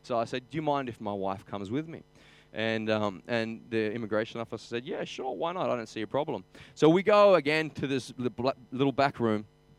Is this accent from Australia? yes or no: yes; Australia; I trying to lighten it as an Aussie, and I crack a joke